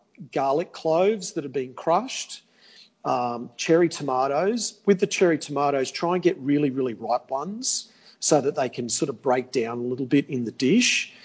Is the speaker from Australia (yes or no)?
yes; Australia; I am from a European background. Even though I'm an Aussie, I was born in Australia, I do have a lot of Greek and European heritage in the way I was brought up